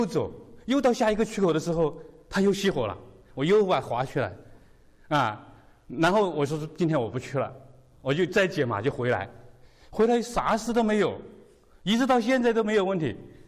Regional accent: China; moved away; 因为我们中国人你在那种国内的环境是没有游行示威的

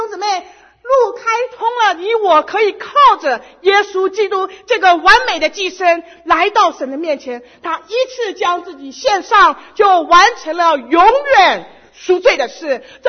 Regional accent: China; 这虽然不是我们中国人背景里的一件事

